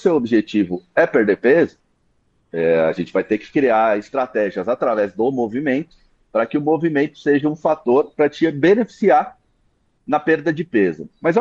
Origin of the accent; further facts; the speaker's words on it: São Paulo, Brazil; Eu estou quase um cidadão do mundo, mas hoje eu sou de São Paulo.